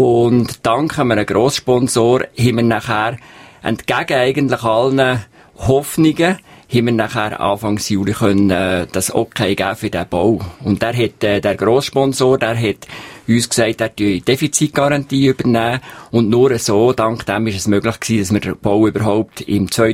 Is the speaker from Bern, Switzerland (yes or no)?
yes; Bern, Switzerland; ich bin ein Berner ursprünglich und halt nicht einheimisch